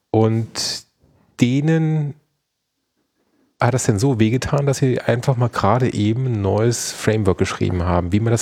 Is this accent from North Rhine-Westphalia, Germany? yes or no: no; Neuwied, Rhineland-Palatinate, Germany; Ich bin Geschäftsführer der MUMA GmbH. Ich komme aus Neuwied bzw. Koblenz.